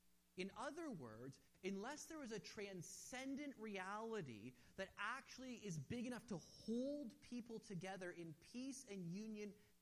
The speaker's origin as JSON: {"language": "English", "country": "Canada", "said": "So, I'm a Canadian."}